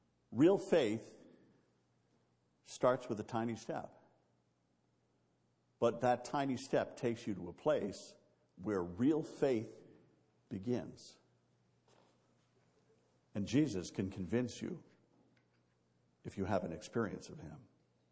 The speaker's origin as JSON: {"language": "English", "region": "Missouri", "country": "United States", "said": "You know, I'm from Missouri. Show me. Prove it to me."}